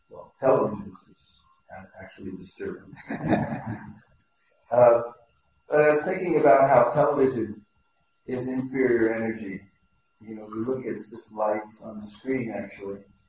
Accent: California, United States; I come from California, and there we have a temple in San Jose

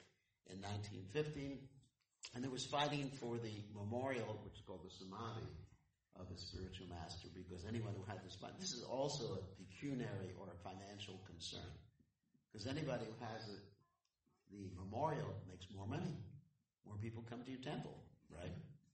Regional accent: United States; I'm from America and I'm a sannyasi, so I'd be in trouble.

